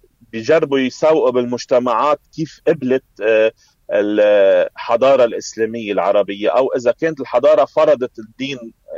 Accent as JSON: {"language": "Arabic", "country": "Syria", "said": "انه انا كوني سوري على التعبير بحبش احكي بهالموضوع"}